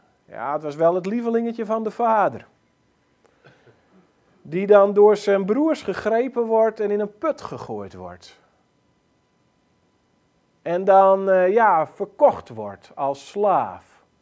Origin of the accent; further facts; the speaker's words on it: Friesland, Netherlands; we hebben een geweldige zender bij ons in Friesland, Omroep Friesland.